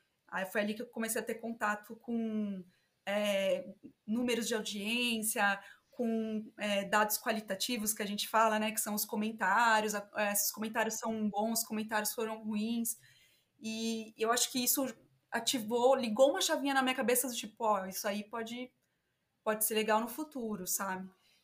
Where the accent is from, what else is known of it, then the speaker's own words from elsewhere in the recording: São Paulo, Brazil; eu sou do interior, né? Eu nasci em São Paulo, mas eu vivi minha vida inteira no interior